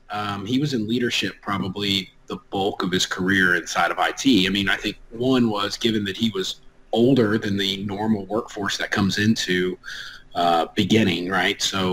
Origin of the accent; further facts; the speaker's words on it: Humble, Texas, United States; also born or lived in Waco; Originally, I was born in Midland, Texas, but grew up about 20, 30 miles north of Houston in Humble.